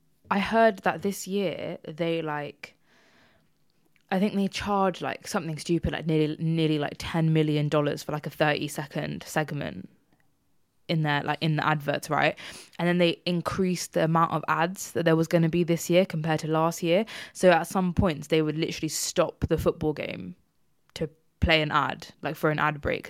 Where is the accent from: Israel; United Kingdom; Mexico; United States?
United Kingdom; I'm British.